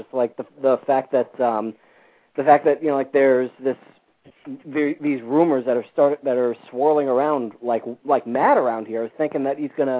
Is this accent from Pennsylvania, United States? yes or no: no; New York City, New York, United States; Oh, jeez, and I'm a New Yorker too.